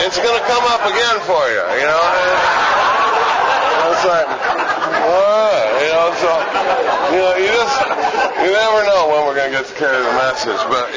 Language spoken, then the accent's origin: English; Austin, Texas, United States; he was from St. Paul, Minnesota, and I was from Austin